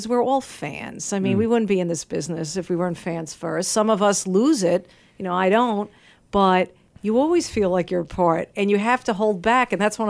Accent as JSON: {"language": "English", "region": "New York", "country": "United States", "tie": "born or raised there", "said": "I grew up in New York. Sorry, listeners."}